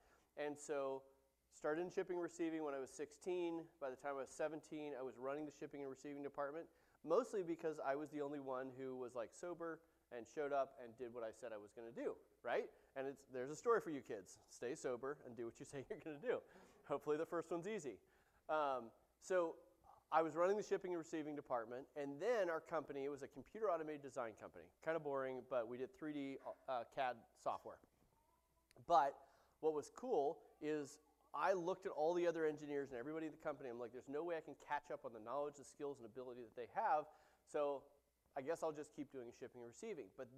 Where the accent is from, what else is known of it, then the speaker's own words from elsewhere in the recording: California, United States; So quick background. I grew up in the Bay Area.